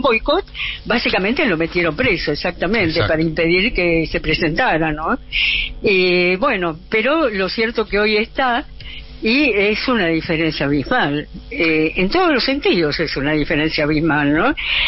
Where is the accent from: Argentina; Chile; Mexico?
Argentina; now in Brazil; cuando uno vuelve al país de uno, a la ciudad de uno, recupera todo el argentinismo.